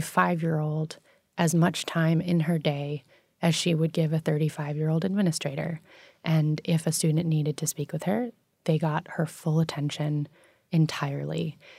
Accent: New York City, New York, United States; So as we spoke about, I grew up in New York City and I attended an international school from kindergarten through 12th grade, which means that there were kids around me from all over the world.

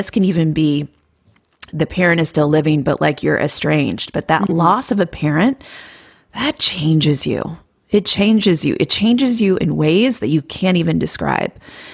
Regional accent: Iowa, United States; So I flew back to Cedar Rapids. I'm from Iowa.

